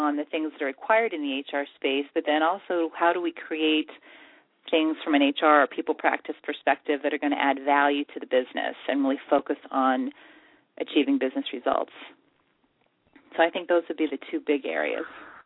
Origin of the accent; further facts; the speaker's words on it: New York, United States; I'm an East Coast girl, and I'm from New York, and had an opportunity to move back actually to New York City